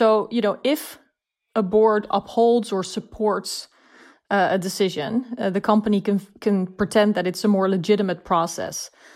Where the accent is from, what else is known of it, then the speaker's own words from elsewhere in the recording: Netherlands; English is a second language; I'm from the Netherlands, from the EU myself.